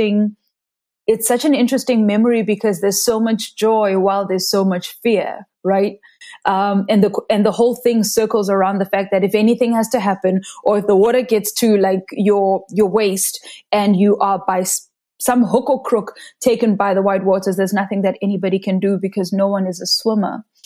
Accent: Soweto, Gauteng, South Africa; So I'm originally from Soweto. Soweto is a landlocked area in Johannesburg. And it's actually wild. I didn't grow up anywhere near the ocean.

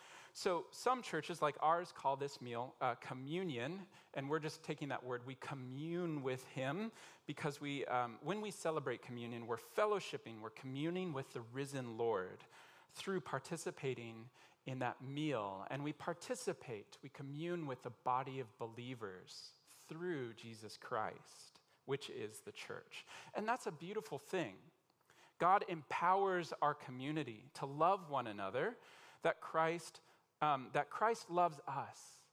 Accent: United States; I'm American. I love Thanksgiving.

